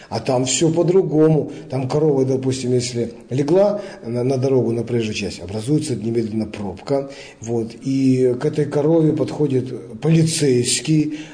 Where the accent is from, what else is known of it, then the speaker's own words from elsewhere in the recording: Russia; born there; Нам очень повезло всем, дорогие братья и сестры, что мы родились в России.